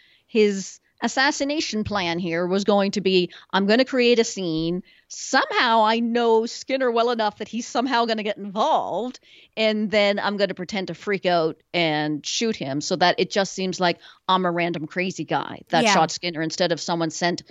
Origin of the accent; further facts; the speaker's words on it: Canada; Maybe it's just because I'm Canadian